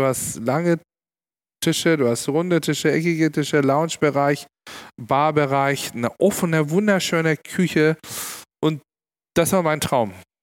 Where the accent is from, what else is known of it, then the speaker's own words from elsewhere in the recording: Istanbul, Turkey; Und in Istanbul, wo ich aufgewachsen bin, es gibt so Arbeiterrestaurants.